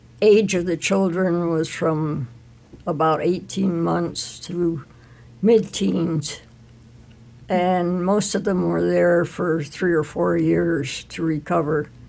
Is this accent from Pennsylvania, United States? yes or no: no; New York, United States; also born or lived in Manhattan; Well, I was born in Manhattan, actually, New York City. But my folks, when I was maybe 3 or 4 years, moved back to their hometown, which was right up by the Adirondack Mountains in New York.